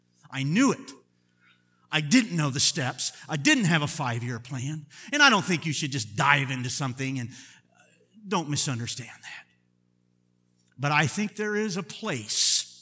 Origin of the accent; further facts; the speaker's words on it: United States; I'm not a city guy. I'm from Cornfield, USA.